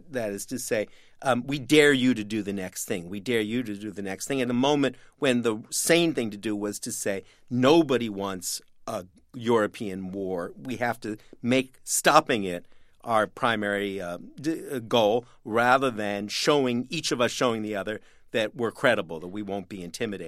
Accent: Canada; It's cold as can be here in New York, but by Canadian standards, and I am Canadian, it is nothing.

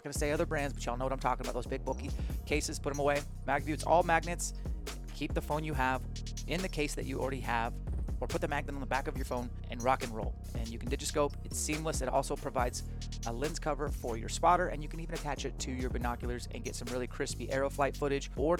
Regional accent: Spokane, Washington, United States; we're even doing a mini camp for elite members only in Spokane, my hometown.

